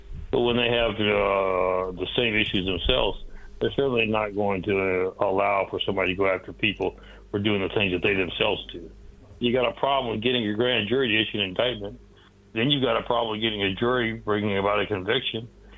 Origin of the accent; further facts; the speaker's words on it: Columbia, South Carolina, United States; we're right down the street from Charlotte in Columbia, South Carolina, my hometown.